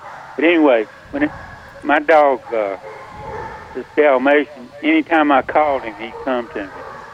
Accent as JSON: {"language": "English", "town": "Smithfield", "region": "North Carolina", "country": "United States", "tie": "born or raised there", "said": "I grew up in Smithfield. I was born in 1950."}